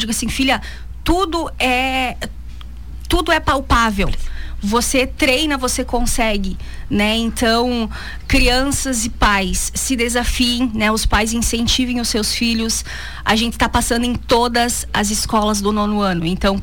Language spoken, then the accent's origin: Portuguese; Rio Grande do Sul, Brazil; now in Chapecó, Brazil; Eu venho lá do interior do Rio Grande do Sul, meus pais moram na roça até hoje. E quando eu me mudei para Chapecó, 6 anos atrás